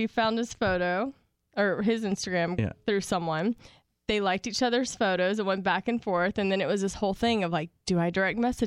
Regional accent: Shreveport, Louisiana, United States; I'm from North Louisiana in Shreveport, so.

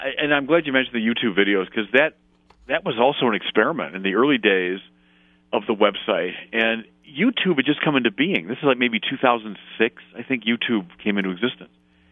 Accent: Chicago, Illinois, United States; I'm a Chicagoan, so, you know, Siskel and Ebert would sit in a movie theater and talk about movies.

